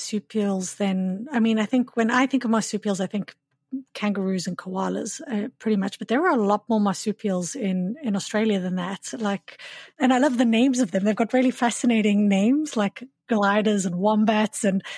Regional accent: South Africa; now in Canada; I'm from South Africa, and I know that coming to Canada and studying here

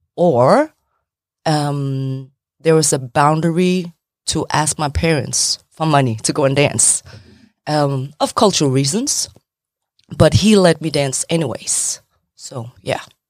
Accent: Frederikshavn, North Denmark Region, Denmark; from my hometown, like Frederikshavn in Denmark, in the northern part of Denmark, a small town

